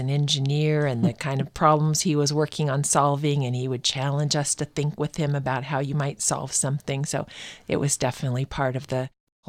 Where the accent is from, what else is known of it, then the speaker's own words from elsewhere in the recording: Auburn, United States; I grew up in Auburn, which is not far.